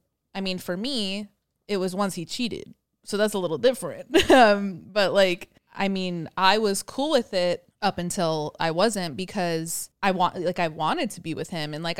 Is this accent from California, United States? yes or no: yes; California, United States; also born or lived in Idaho; now in South Carolina, United States; I'm originally from Cali.